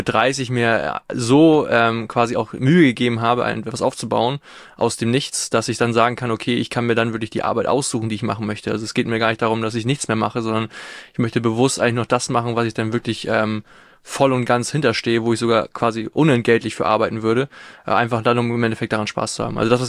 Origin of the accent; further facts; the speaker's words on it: Breiholz, Schleswig-Holstein, Germany; aus meiner Region, auch aus meinem Dorf quasi, wo ich dann groß geworden bin in Breiholz.